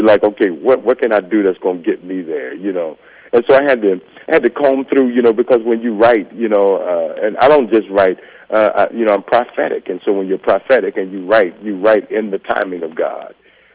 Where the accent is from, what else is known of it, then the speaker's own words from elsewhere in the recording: Dallas, Texas, United States; I'm from Dallas, Texas, and … man, is my best buddy in the whole world.